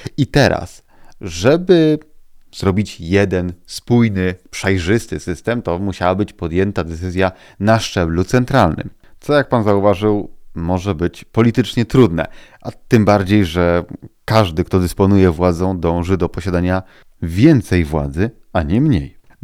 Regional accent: Swarzędz, Greater Poland Voivodeship, Poland; Jest sobie miasto i gmina, Swarzędz, moja rodzinna miejscowość. Swarzędz jest to przedmieście Poznania.

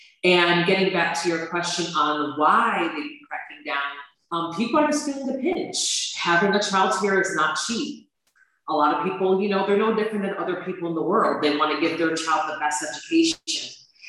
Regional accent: New York, United States; now in China; I'm from upstate New York. So born and raised there, and parents are from Jamaica.

